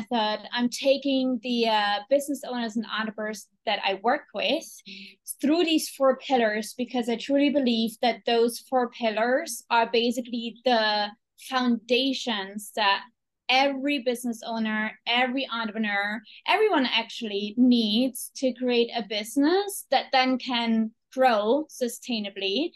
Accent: Germany; English is a second language; because I come from Germany.

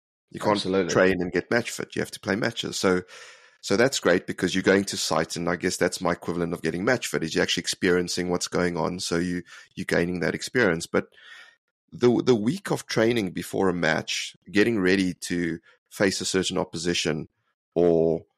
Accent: South Africa; naturally, being South African

